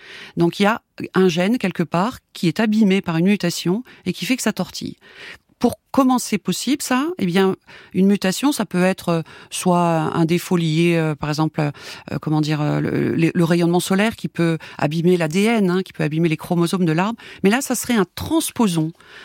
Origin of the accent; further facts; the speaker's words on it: Auvergne-Rhône-Alpes, France; puisque je suis auvergnate. Et il y en a chez moi en Auvergne